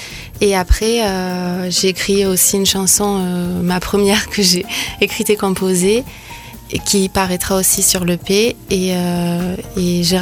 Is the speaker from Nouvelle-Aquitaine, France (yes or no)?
yes; Agen, Nouvelle-Aquitaine, France; Je viens d'Agen.